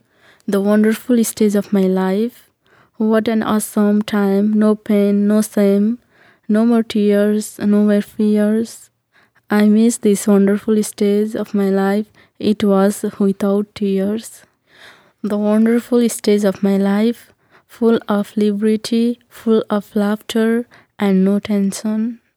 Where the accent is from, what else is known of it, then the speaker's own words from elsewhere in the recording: Nepal; I'm from Nepal